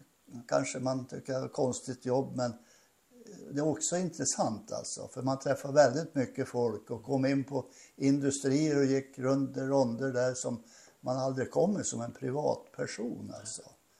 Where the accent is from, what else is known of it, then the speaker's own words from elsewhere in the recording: Nordingrå, Västernorrland County, Sweden; born there; Jag är ju 79 år är jag nu, alltså jag är född 44. Och jag är född i Nording då, i Ångermanland.